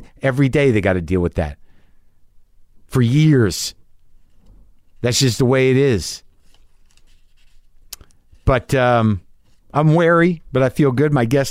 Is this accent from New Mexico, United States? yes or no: yes; New Mexico, United States; I can do it, man. I grew up in New Mexico. I can make the right sounds.